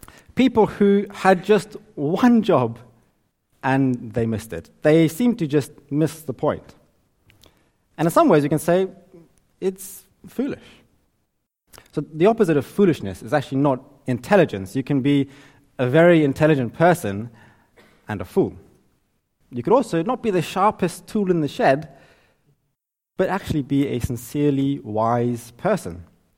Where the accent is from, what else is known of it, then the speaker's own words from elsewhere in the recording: Zimbabwe; now in Cambridge, United Kingdom; I'm from Zimbabwe, and I work in Cambridge